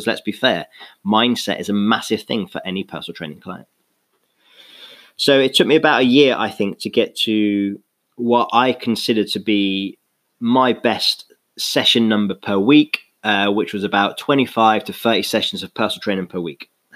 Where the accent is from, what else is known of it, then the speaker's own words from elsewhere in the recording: London, United Kingdom; born there; I was born in London.